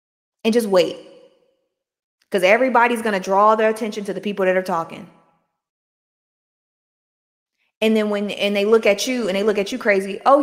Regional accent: Chicago, Illinois, United States; We can't be like, I'm from Chicago.

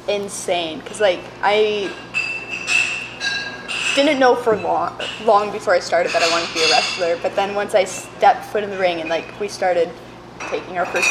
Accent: Alberta, Canada; also born or lived in Ontario / British Columbia; I was born in Southern Ontario and lived in Ontario until I was 5. And then my family moved out to Southern Alberta. Then we moved to BC, and then we're back to Alberta.

